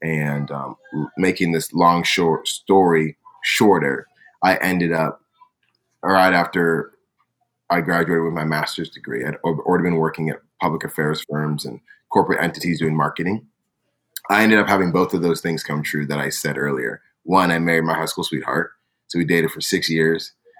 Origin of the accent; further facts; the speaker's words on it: Escondido, California, United States; Grew up, born and raised in Escondido. My parents are immigrants.